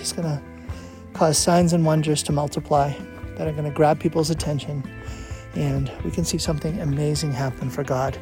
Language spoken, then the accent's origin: English; Burlington, Massachusetts, United States; when I grew up in Burlington, just 15 miles from Medford